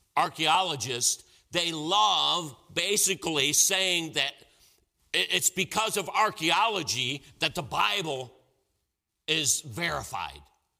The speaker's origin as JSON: {"language": "English", "town": "Cleveland", "region": "Ohio", "country": "United States", "tie": "born or raised there", "said": "All right, I mentioned this morning that I grew up in Cleveland, Ohio."}